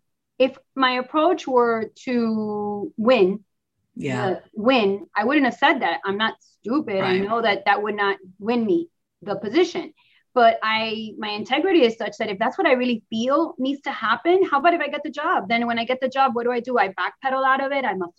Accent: Miami, Florida, United States; very poor school in Little Havana, where I grew up in Little Havana.

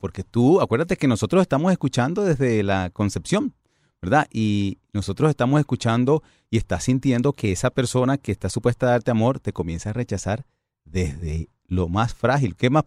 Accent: Caucasia, Antioquia, Colombia; Soy colombiano, por cierto, de un pueblito, Caucasia, Antioquia. Nacen muchos y se crían pocos

